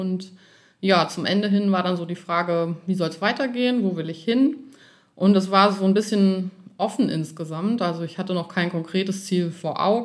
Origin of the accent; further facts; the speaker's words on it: Olpe, North Rhine-Westphalia, Germany; Ich komme gebürtig aus Olpe.